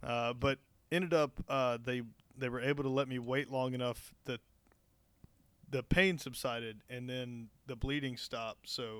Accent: Florida, United States; I'm from Florida, so my brain immediately went snake.

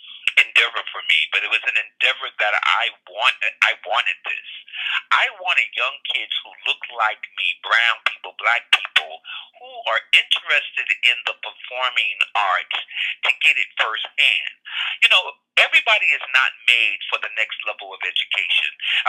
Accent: Newark, United States; I grew up in Newark.

